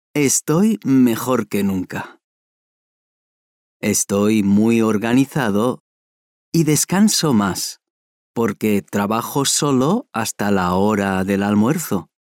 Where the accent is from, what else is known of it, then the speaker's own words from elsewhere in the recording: Madrid, Community of Madrid, Spain; Soy de Madrid y antes de este cambio, siempre había vivido allí.